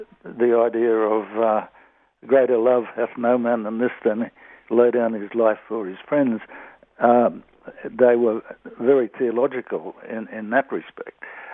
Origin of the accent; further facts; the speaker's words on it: Atherton, Queensland, Australia; When I grew up in Atherton, North Queensland, in the 1930s